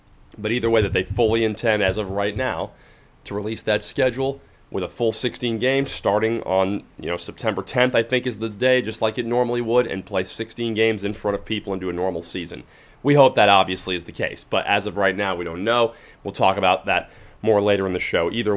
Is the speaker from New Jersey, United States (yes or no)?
no; Tampa, Florida, United States; because I love weather trivia about my hometown, Tampa, and the Bay Area in general.